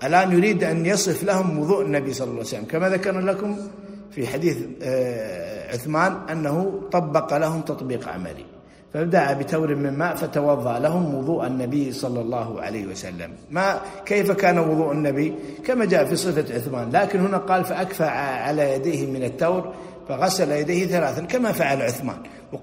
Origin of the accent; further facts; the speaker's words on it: Kuwait; لذلك اشتهرت عندنا في الكويت سوق ماذا؟ الصفافير